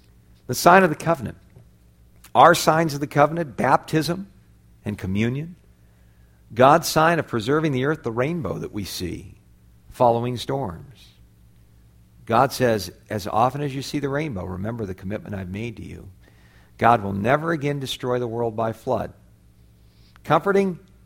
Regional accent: United States; I am glad I'm an American. I love this country.

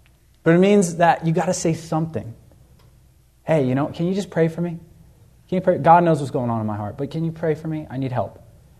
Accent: United States; You know, I grew up in America, obviously.

